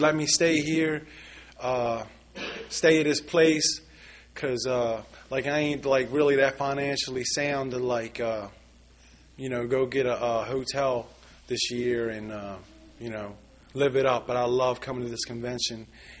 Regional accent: Baltimore, Maryland, United States; I grew up in Southwest Baltimore.

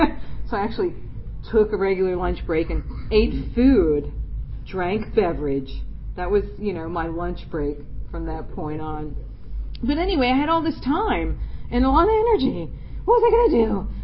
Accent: Glen Burnie, Maryland, United States; whatever you called it in your neighborhood, but I'm from Glen Burnie and we called it green.

